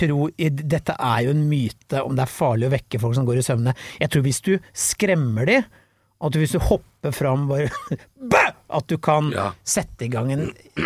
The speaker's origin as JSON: {"language": "Norwegian", "town": "Blystadlia", "region": "Akershus", "country": "Norway", "said": "for jeg er fra Blystadalea."}